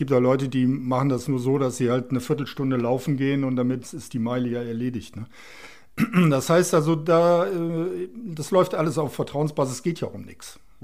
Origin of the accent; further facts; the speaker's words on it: Wermelskirchen, North Rhine-Westphalia, Germany; ich bin gebürtiger Wermelskirchner, bin hier aufgewachsen, habe immer hier gelebt, habe meine Selbstständigkeit hier ausgeübt